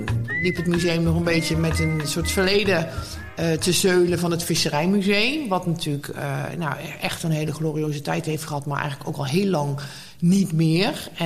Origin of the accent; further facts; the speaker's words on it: North Brabant, Netherlands; Ik kom uit Brabant oorspronkelijk. Heb in Amsterdam geschiedenis gestudeerd.